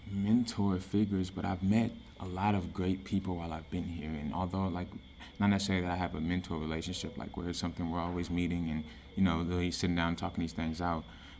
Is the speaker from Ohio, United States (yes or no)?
no; Milwaukee, Wisconsin, United States; Like growing up in Milwaukee and growing up poor in Milwaukee, I never had the chance to like get out of the city.